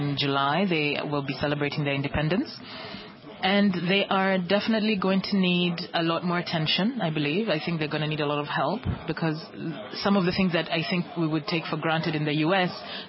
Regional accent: Kenya; I'm Kenyan, and Kenya is right next door.

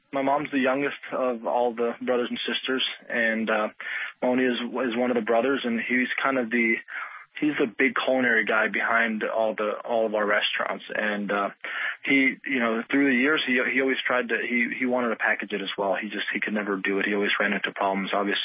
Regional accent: Paterson, New Jersey, United States; born there; I can't say I grew up there. I was born there and I lived there for a few years, and I was born in Patterson.

